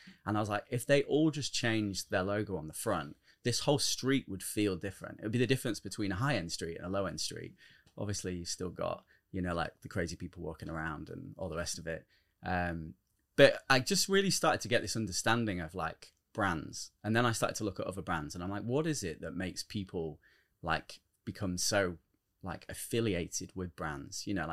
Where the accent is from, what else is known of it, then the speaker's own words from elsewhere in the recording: Manchester, North West England, United Kingdom; born there; And I was born in Manchester, so I always wanted to like go back there and like see what the place was about.